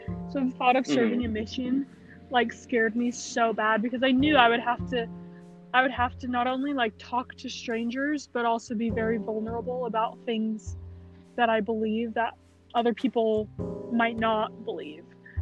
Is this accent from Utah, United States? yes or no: yes; American Fork, Utah, United States; now in Provo, United States; I grew up in American Fork, Utah. I live in Provo now, just going to school at BYU.